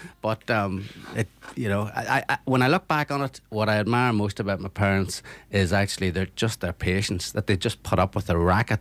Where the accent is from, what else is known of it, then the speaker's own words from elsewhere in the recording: Northern Ireland, United Kingdom; I love the people from the North. I actually loved growing up in the North, you know, regardless of the troubles. For us, it was a great, great time growing up, you know.